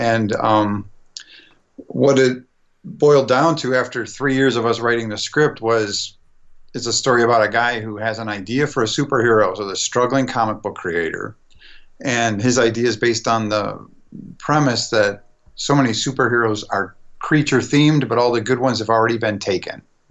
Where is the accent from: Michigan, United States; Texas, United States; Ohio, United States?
Ohio, United States; Cleveland; So I always had this sort of international thing going on just in my neighborhood growing up in Cleveland.